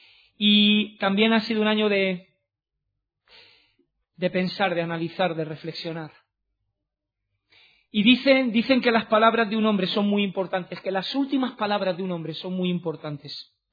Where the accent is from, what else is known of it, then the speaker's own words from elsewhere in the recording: Madrid, Community of Madrid, Spain; Yo que soy de Madrid, los que habéis comido cocido madrileño saben que es un plato bien fuerte.